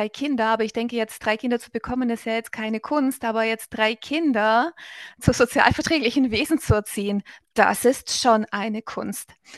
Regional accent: Southern Germany, Germany; ich komme, wie gesagt, aus Süddeutschland.

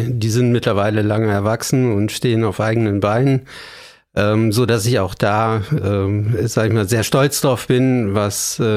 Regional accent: Beuel, North Rhine-Westphalia, Germany; born there; 1969 hast du gesagt, bin ich geboren worden, paar Tage vor der kommunalen Neugliederung, deswegen steht in meinem Ausweis als Geburtsort Beuel und nicht Bonn-Beuel, wie es heute der Fall wäre. Ja, habe dann 2 Jahre in Oberpleis gewohnt

